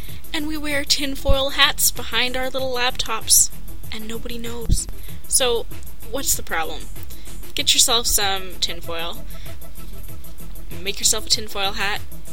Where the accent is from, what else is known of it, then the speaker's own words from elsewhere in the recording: Alberta, Canada; we're from Alberta, and we're from a pretty redneck town.